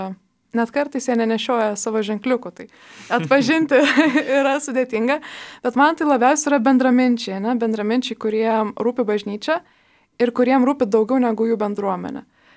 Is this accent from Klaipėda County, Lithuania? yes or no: no; Kaunas, Kaunas County, Lithuania; esu kaunietė, tai irgi jau truputėlį galima apie mane kažką sužinoti, bent jau kurią krepšino komandą palaikau.